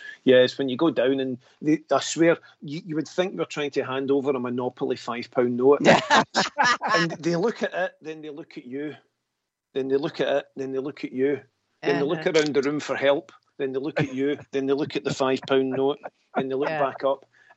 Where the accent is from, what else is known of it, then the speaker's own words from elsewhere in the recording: Scotland, United Kingdom; I've had my money refused. I've had Scottish notes refused down in England.